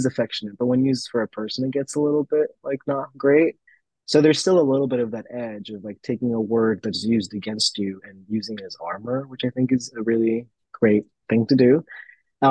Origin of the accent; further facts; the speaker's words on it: Chile; English is a second language; I'm pretty mixed. I grew up in Chile.